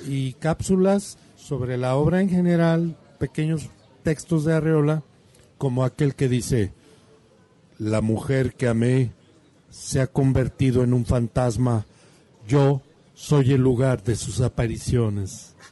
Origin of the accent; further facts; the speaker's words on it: Zapotlán el Grande, Jalisco, Mexico; born there; Tengo el privilegio de haber nacido en la región sur. Mi madre era de Tamazula, yo nací aquí en Zapotlán el Grande.